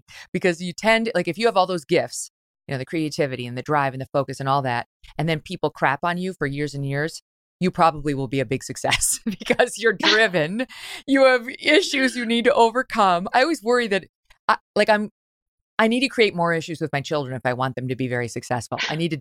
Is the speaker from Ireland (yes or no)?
yes; Ireland; I am, because I'm Irish.